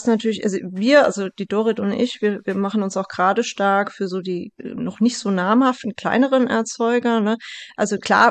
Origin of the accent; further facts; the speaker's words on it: Hesse, Germany; Ich komme ja aus dem Hessischen, ich bin ja dort geboren